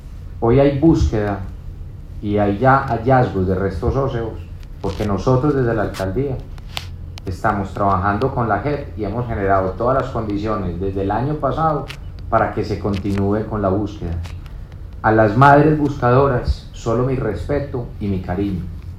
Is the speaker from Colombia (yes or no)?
yes; Colombia; yo como alcalde y como colombiano también